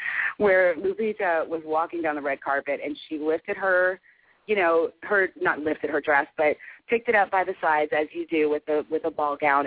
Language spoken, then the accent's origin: English; Louisville, Kentucky, United States; because she's from where I'm from Louisville, Kentucky.